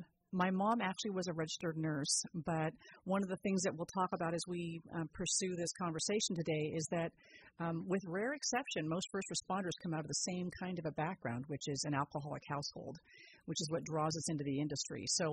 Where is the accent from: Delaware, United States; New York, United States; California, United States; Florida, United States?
California, United States; Sonoma; So I was raised in Sonoma. I grew up on a ranch in Sonoma. I'm a local girl